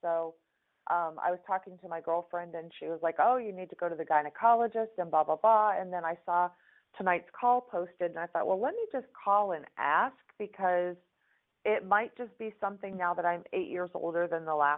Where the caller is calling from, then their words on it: Florida, United States; I'm calling from Florida.